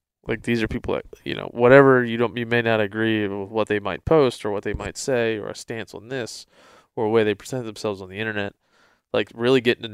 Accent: East Coast, United States; I mean, I'm from the East Coast. I hunted as a kid.

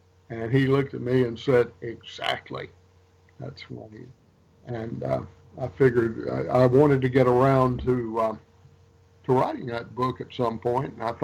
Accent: Louisiana, United States; born there; All right. I was born in Rouge, Louisiana. Went to Northeast Louisiana University

